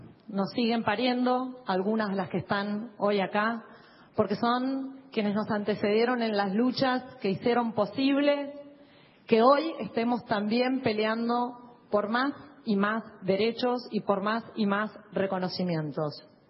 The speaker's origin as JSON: {"language": "Spanish", "country": "Argentina", "said": "como pueblo argentino"}